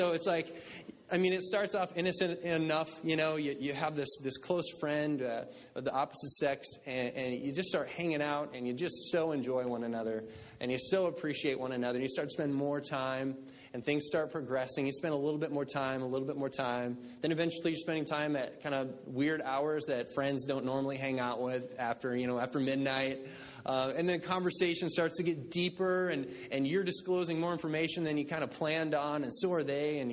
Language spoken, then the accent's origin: English; Midwest, United States; And I grew up in the Midwest, the mighty Midwest, which I'm assuming a lot of the people in this room also did.